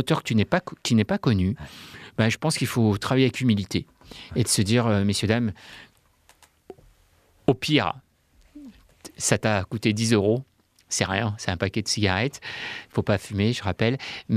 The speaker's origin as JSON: {"language": "French", "country": "France", "said": "Je suis français et je trouve qu'il y a de merveilleux sites en France"}